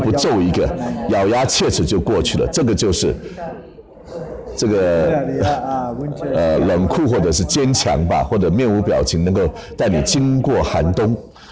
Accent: China; now in United States; 我从中国来到美国这个地方

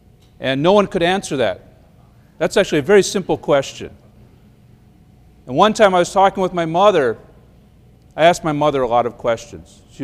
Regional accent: Minnesota, United States; I was raised in the Midwest, around here in Minnesota, and I was raised in a Christian home.

